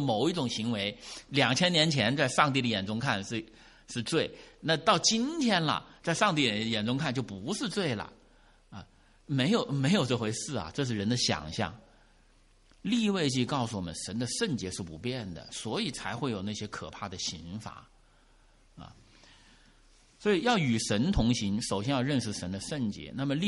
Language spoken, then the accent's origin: Chinese; China; now in United States; 像我来自于地球的那一边啊，中国大陆。